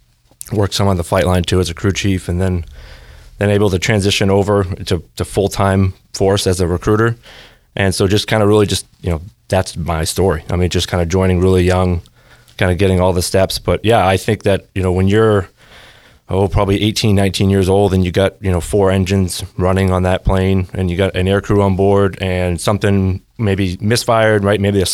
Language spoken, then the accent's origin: English; Maine, United States; I was raised over in Western Maine. I went to school in Mount Blue over in Farmington and joined right in high school